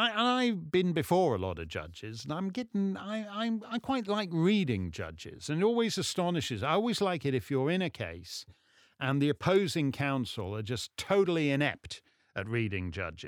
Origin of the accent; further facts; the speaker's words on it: London, United Kingdom; I'm a Londoner.